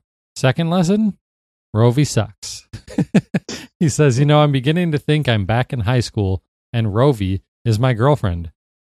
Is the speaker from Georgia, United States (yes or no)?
no; Kalamazoo, Michigan, United States; In my hometown of Kalamazoo, Michigan, the electronic program guide ends on March 18th.